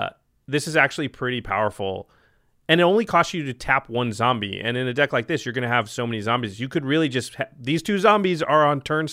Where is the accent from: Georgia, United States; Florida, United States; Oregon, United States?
Oregon, United States; Portland; one of the reasons it's very me is because I'm from Portland.